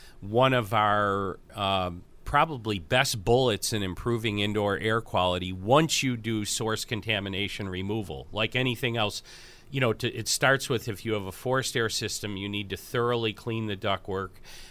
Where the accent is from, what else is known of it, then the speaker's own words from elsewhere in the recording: Buffalo, New York, United States; I'm from Buffalo, so show me.